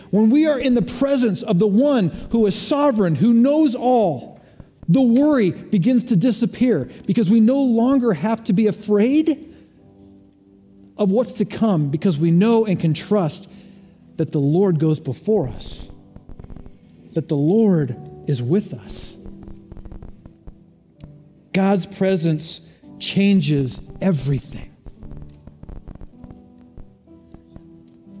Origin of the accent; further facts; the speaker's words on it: Boulder, Colorado, United States; As a kid, growing up in Boulder, Boulder is a very windy place.